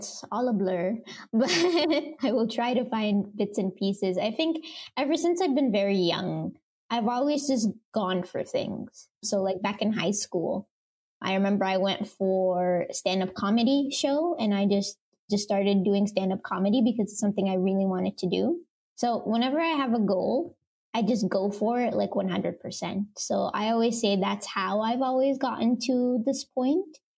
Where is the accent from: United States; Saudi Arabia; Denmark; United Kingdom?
Saudi Arabia; also born or lived in Egypt; now in Germany; I grew up in Saudi Arabia. I'm originally from Egypt. So I've actually been an immigrant my entire life. So moving to Germany was kind of a given